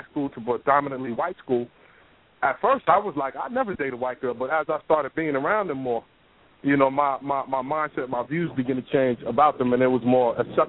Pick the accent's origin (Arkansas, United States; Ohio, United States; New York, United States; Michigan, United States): New York, United States; coming from growing up in New York, you know, there's Puerto Ricans, Dominicans, all over the place.